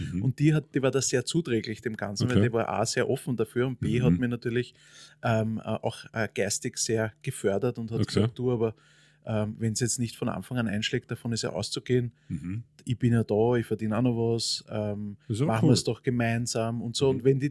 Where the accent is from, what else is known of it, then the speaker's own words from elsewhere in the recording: Vienna, Austria; war ich zum ersten Mal, auch wenn es jetzt blöd klingt, als Wiener spazieren am Zentralfriedhof.